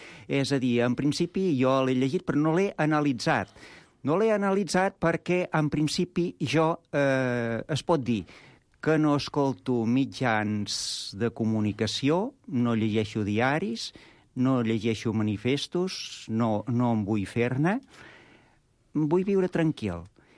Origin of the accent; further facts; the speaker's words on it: Sant Martí d'Escors, Catalonia, Spain; first language Catalan; jo sóc català, parlo català, jo fins a 11 anys vaig parlar català, no vaig sentir mai el castellà, fins a 11 anys no vaig sentir el castellà, a Sant Martí d'Escors, en una casa de pagès.